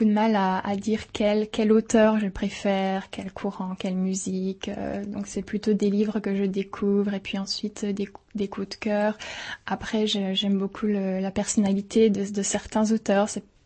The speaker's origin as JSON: {"language": "French", "region": "Bourgogne-Franche-Comté", "country": "France", "also_born_or_lived": "Paris", "lives_now": "Prague, Czechia", "said": "je suis originaire de Franche-Comté. Je suis à Prague parce que je suis venue ici il y a maintenant 3 ans"}